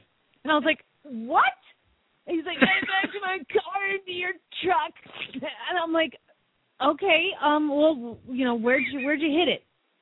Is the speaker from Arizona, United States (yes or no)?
yes; Phoenix, Arizona, United States; from Phoenix, Arizona